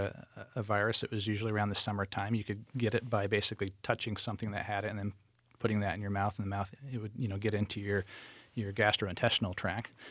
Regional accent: Arizona, United States; I grew up in Arizona

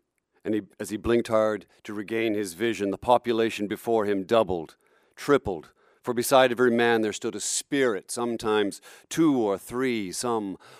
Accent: Charlotte, North Carolina, United States; I think when I was growing up in Charlotte, I was probably the only actor

